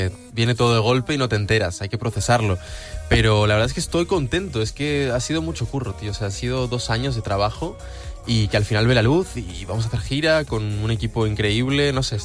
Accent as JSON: {"language": "Spanish", "country": "Uruguay", "also_born_or_lived": "Spain"}